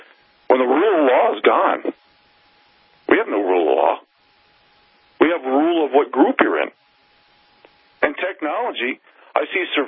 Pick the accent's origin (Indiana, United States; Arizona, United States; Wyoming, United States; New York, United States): New York, United States; New York City; now in Montana, United States; I mean, here in Montana, when I dreamed growing up in New York City, I dreamed about coming here and being a mountain man